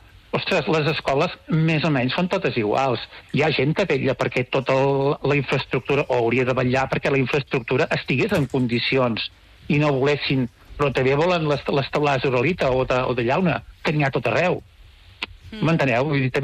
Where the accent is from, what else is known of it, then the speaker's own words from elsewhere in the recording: Catalonia, Spain; Jo sóc empordanès de tota la vida, he nascut aquí a l'Empordà